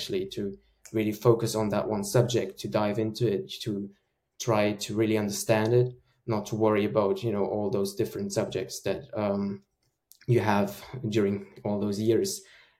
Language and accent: English; Germany; I'm originally from Germany, so and I applied there